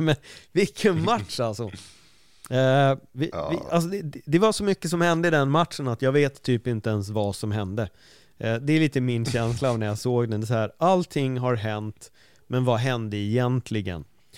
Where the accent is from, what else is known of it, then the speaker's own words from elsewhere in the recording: Spain; Min känsla av den här matchen var i alla fall som när jag var liten i Spanien